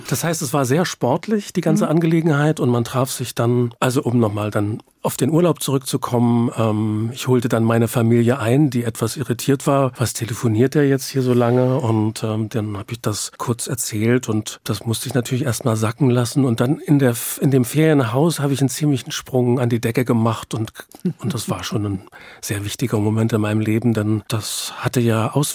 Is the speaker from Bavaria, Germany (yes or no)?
no; Saxony, Germany; Dann erfuhren die Verantwortlichen, dass ich aus dem Erzgebirge komme.